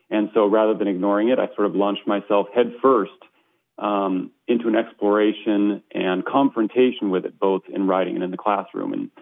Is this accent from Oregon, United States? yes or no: yes; Sisters, Oregon, United States; also born or lived in San Luis Obispo, California; Well, I spent the first 10 years of my life in San Luis Obispo, California, and at that point, my family moved up to Sisters, Oregon, where I finished out my high school education.